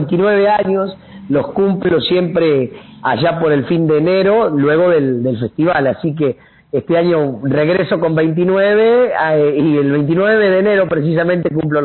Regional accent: Buenos Aires, Argentina; yo soy bonaerense y amo y quiero esta llanura pampeana donde nací

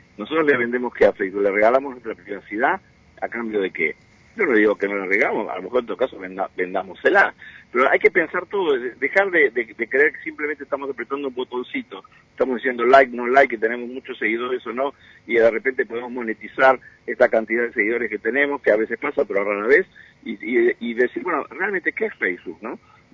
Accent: Argentina; Como somos argentinos, esas cosas nos pasan todos los días.

